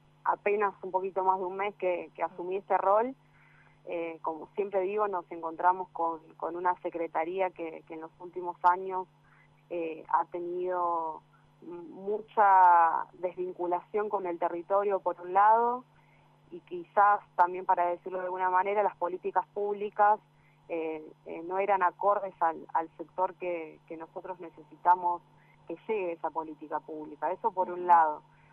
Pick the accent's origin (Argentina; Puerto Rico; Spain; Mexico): Argentina; Chañar Ladeado, Santa Fe; also born or lived in Rosario; yo soy de Chañar Ladeado, bien al sur de la provincia de Santa Fe, en el departamento Caseros, un pueblo de casi 6.000 habitantes. Hace 10 años me fui a la ciudad de Rosario a estudiar